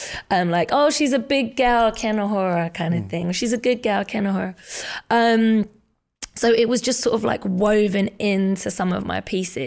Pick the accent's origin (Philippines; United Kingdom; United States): United Kingdom; And for me, as a Brit, I think on both sides of my family